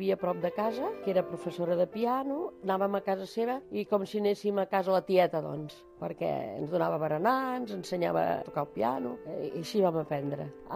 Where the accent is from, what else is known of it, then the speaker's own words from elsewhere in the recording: Tarragona, Catalonia, Spain; born there; soc nascuda a Tarragona, vaig néixer l'any 1940